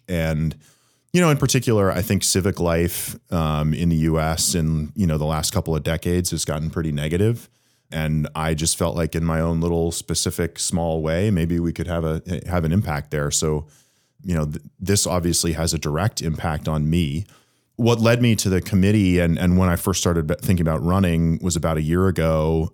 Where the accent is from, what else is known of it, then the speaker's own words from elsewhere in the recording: Massachusetts, United States; So I grew up in Massachusetts, and so did my wife.